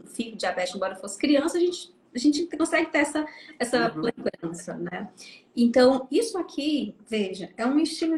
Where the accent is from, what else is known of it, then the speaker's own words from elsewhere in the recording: Itarema, Ceará, Brazil; now in Fortaleza, Brazil; sou do interior do Ceará, né, Itarema, Ceará.